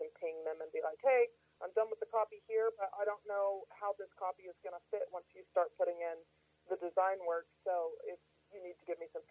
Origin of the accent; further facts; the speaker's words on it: Calico Rock, Arkansas, United States; So I grew up in Calico Rock, Arkansas. It's located in north central Arkansas. If you're looking at a map, it's dead center between Fayetteville and Jonesboro.